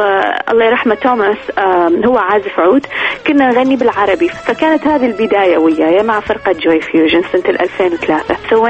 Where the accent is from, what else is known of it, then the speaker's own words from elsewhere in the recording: Iraq; now in Toronto, Canada; الموجودة عندنا هنا بتورنتو اسمه داني دي، اتصلت بي، تركت له إيميل، كتبت لأنه أنا مغنية عراقية